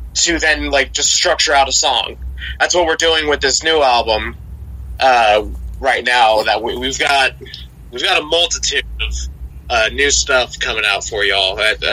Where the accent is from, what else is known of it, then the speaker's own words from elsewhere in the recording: Ohio, United States; Yes, we're all from Ohio. We're all from, like, different parts of the state.